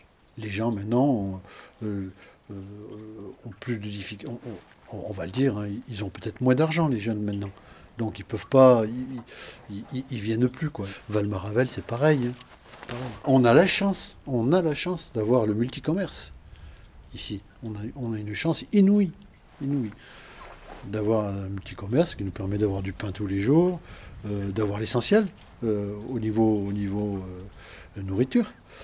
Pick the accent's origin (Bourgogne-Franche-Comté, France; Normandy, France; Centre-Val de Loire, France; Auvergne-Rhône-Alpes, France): Auvergne-Rhône-Alpes, France; Die; moved away as an adult; je suis de Grenoble. Moi, je me suis marié ici. J'ai connu mon épouse, je me suis marié ici. Moi, je suis originaire de Die.